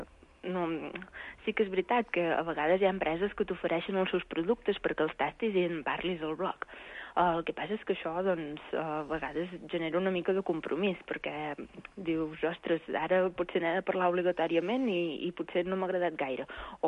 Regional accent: Catalonia, Spain; La meva comarca és l'Anoia.

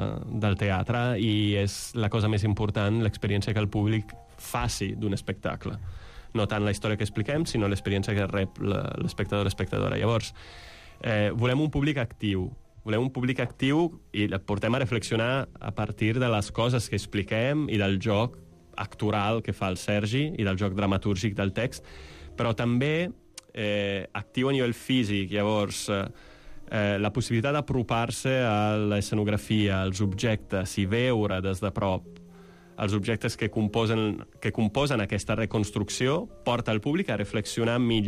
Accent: Italy; Catalan is a second language; moved away as an adult; now in Spain; vaig venir aquí a estudiar, vaig venir d'Erasmus fa 20 anys gairebé, i el 2005, i vaig descobrir aquest país que ni on coneixia, perquè no ho sabíem, a Itàlia

